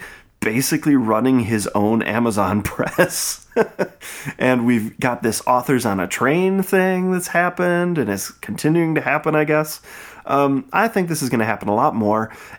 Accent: Midwest, United States; probably because I'm from the Midwest, and I like treats.

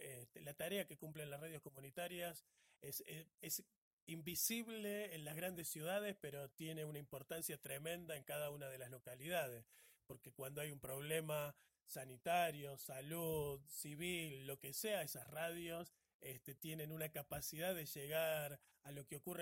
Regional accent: Córdoba, Argentina; yo soy de Córdoba

